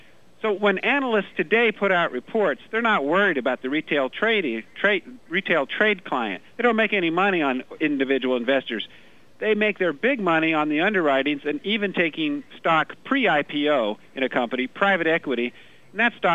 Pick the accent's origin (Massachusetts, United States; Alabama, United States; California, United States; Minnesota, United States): California, United States; Los Angeles; You know, I'm from Los Angeles, and I kind of thought, well, I can barely understand Wall Street.